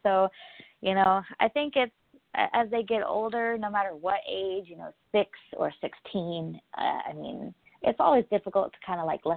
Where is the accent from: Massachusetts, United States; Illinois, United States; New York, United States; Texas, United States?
Texas, United States; Dallas; we're originally from Dallas, Texas area, and we've got all of our family down there.